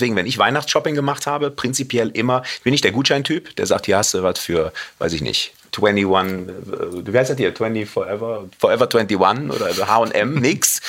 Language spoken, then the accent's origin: German; Cologne, North Rhine-Westphalia, Germany; weil ich ja Rheinländer bin als Kölner